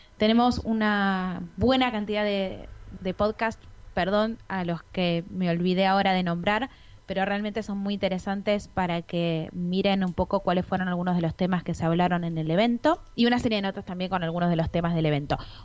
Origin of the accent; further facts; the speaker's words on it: Argentina; Pasa que nosotros somos argentinos y nos creemos que en el resto del mundo es igual